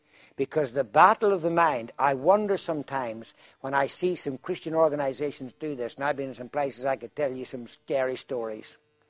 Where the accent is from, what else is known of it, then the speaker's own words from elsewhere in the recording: Ireland; being Irish, if I paid $350, I'd have a bigger problem than when I started.